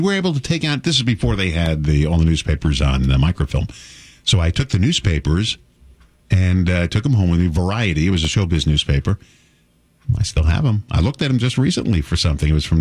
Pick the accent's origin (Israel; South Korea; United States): United States; Massapequa, New York; It's where I grew up in Massapequa, New York.